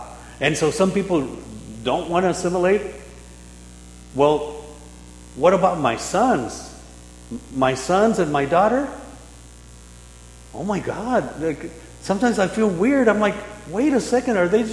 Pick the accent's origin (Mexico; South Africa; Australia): Mexico; English is a second language; now in United States; In my case, I'm from Mexico, so I still remember my little town, and I go and I'm like, it doesn't look the same, but you know, it's where I was born.